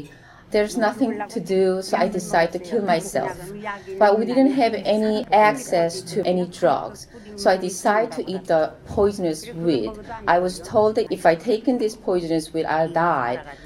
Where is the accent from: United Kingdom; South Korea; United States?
South Korea; I'm from Korea.